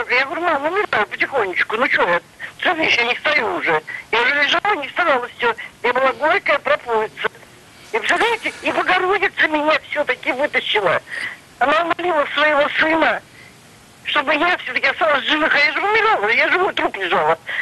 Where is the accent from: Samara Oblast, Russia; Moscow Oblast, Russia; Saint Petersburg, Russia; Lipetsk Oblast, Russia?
Saint Petersburg, Russia; Я из Санкт-Петербурга.